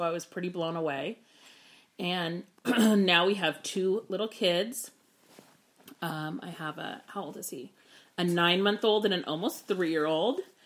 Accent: Sacramento, California, United States; Okay, so I grew up in East Sacramento with my mom and my twin sister

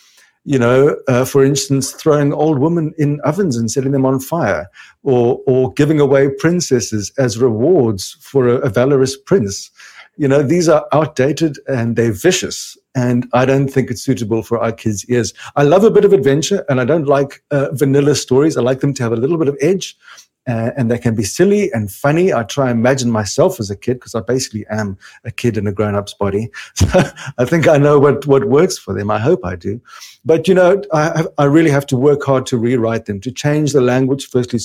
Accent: South Africa; now in Germany; after I had just moved to Germany. I'm from South Africa.

